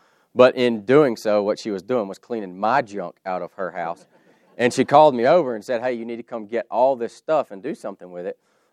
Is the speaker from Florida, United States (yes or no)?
no; Louisiana, United States; being from the Bible Belt, I'm from Louisiana, if y'all didn't know